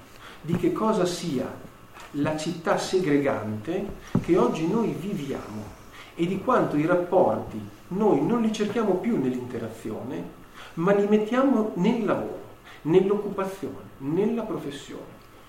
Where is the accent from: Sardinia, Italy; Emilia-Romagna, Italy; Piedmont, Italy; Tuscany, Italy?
Emilia-Romagna, Italy; Vignola; Ci si scopre di abitare in un paesino di 20.000 abitanti, io vengo da Vignola, quindi un pochino di più